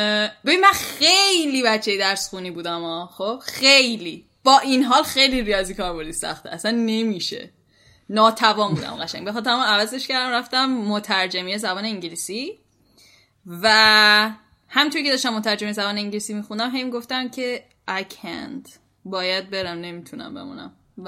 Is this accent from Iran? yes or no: yes; Iran; now in Poland; من از ایرانم،